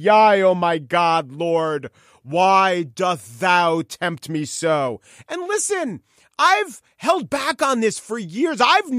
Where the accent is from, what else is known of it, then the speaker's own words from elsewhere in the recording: Midwest, United States; No, I'm a Midwesterner. No, sir.